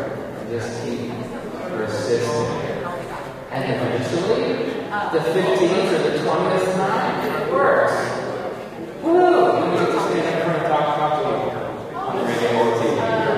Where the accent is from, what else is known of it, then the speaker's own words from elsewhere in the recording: Florida, United States; I grew up in South Florida